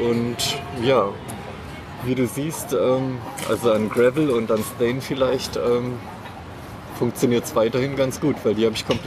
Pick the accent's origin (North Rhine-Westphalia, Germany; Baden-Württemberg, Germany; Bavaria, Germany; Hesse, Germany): Baden-Württemberg, Germany; moved away as an adult; also born or lived in Palatinate; now in Mannheim, Germany; Ich komme eigentlich vom Bodensee, aber bin dann zu meinem Zivildienst 2001 in die Pfalz gezogen und seitdem ein bisschen rumgekommen und jetzt seit 2007 eigentlich in Mannheim ansässig.